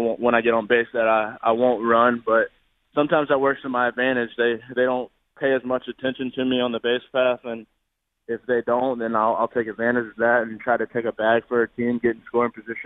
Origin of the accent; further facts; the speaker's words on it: Jacksonville, Florida, United States; because I'm from Jacksonville area. That's my team.